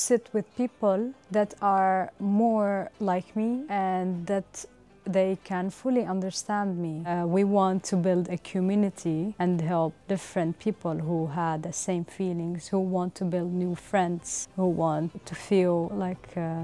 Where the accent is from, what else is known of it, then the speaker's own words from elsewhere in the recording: Syria; not everyone understands me when I say like I came from Syria.